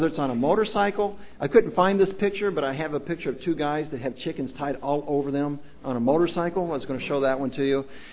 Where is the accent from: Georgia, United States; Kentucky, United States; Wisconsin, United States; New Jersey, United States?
Kentucky, United States; that's not just because I'm from Kentucky